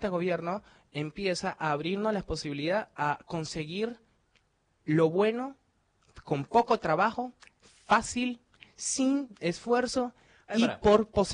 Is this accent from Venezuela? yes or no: yes; Venezuela; nosotros los venezolanos siempre fuimos famosos de ser receptores de extranjeros